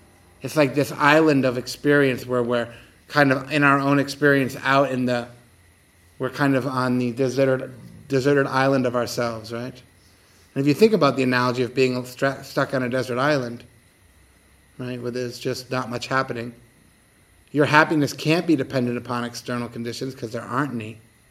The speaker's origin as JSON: {"language": "English", "country": "United States", "said": "I mean, I'm from America, so that's what I see"}